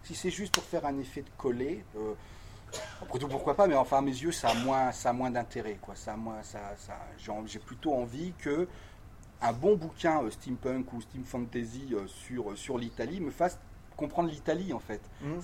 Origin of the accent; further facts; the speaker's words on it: Nancy, Grand Est, France; Je suis de Nancy, c'est une école que je connais bien.